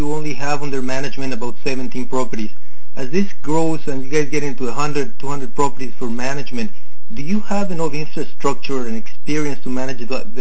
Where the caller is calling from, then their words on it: Vancouver, British Columbia, Canada; I'm calling from Vancouver